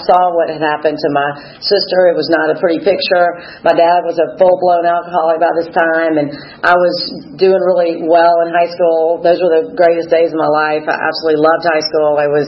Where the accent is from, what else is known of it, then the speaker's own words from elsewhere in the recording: Atlanta, Georgia, United States; born there; I was born in Atlanta to two parents who were very loving, gave me tons of opportunity.